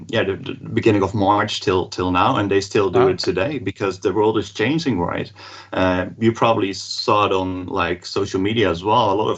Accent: Netherlands; English is a second language; So I'm from the Netherlands. So let's pick here West Europe as an example, or North Europe as an example.

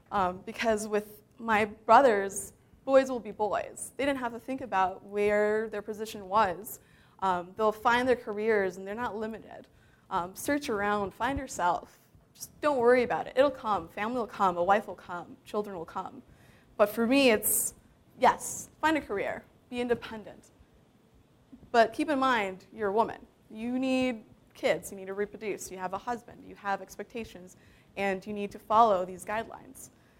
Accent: Saudi Arabia; growing up in Saudi Arabia, and transitioning from a medical background into finding my way to tech.

